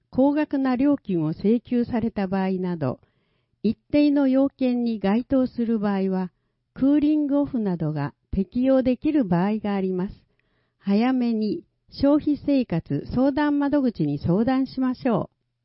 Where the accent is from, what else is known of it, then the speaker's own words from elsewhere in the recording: Malaysia; ドリアンの木は私の母国、マレーシアのような熱帯気候でよく育ち